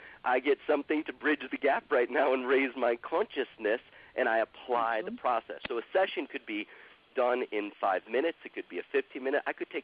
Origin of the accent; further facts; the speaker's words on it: Chicago, Illinois, United States; Chicago, which is my hometown, San Diego, and then Australia are the 3 places that I teach it.